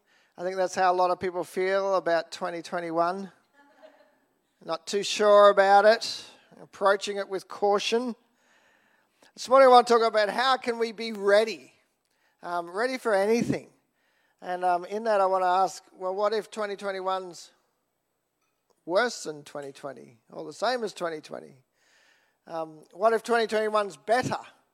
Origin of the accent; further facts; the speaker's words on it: Australia; I love being an Aussie, but one of the things can serves us well and can serve us not so well is that whole thing of, oh, she'll be right.